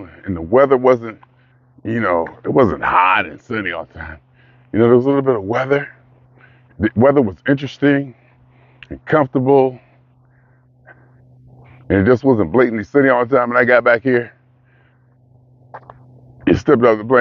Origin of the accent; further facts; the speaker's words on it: Ohio, United States; More because I grew up in Ohio, industrial town, work, play hard